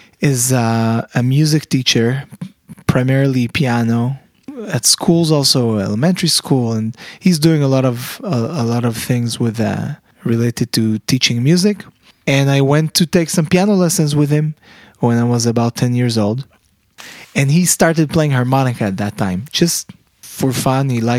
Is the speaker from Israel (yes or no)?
yes; Israel; moved away as an adult; now in New York, United States; My mom is Belgian, mm-hmm. and I was born in Israel. My dad is Israeli. Yeah, and I grew up in Israel. And I moved to New York when I was 21.